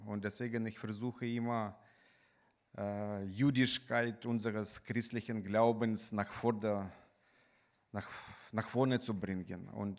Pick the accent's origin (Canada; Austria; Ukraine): Ukraine; moved away as an adult; now in Germany; bin geboren und aufgewachsen in der Ukraine, habe in der Ukraine Medizin studiert, dann bin ich ausgewandert nach Deutschland und jetzt gehöre ich zu Messianische Gemeinde und Messianische Bewegung in Deutschland